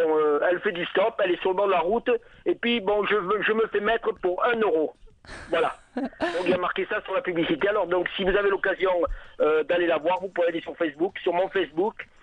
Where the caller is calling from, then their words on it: Montpellier, Occitanie, France; moi je suis de Montpellier